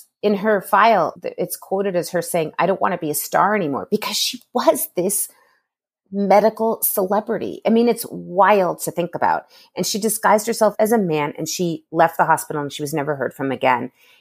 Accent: Canada; born there; And I'm ashamed that, I mean, I'm Canadian born.

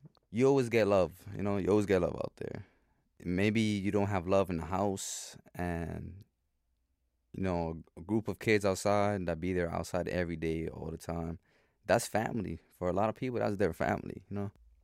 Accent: Bronx, New York, United States; Growing up in the Bronx is not easy, man

